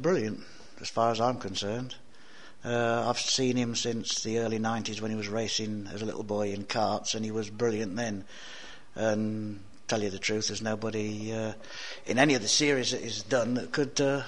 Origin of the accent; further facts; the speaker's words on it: Bury St Edmunds, East of England, United Kingdom; born there; I was born in Bury St Edmunds in deepest Suffolk, so nice East Anglian town that.